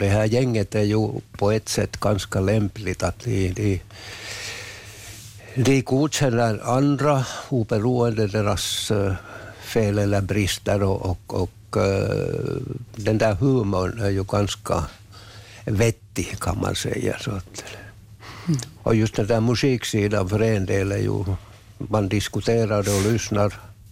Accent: Brändö, Åland, Finland; Jag är från Brändö ursprungligen, så brukar jag skryta om det också.

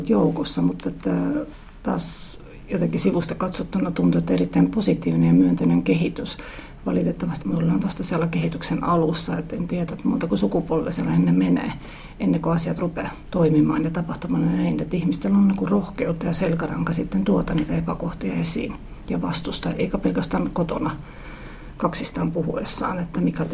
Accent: Estonia; Finnish is a second language; moved away as an adult; now in Finland; mä oon syntynyt Virossa, mä oon kasvanut siellä, mä oon saanut koulutuksen siellä. Eli kaikki minussa on virolaista.

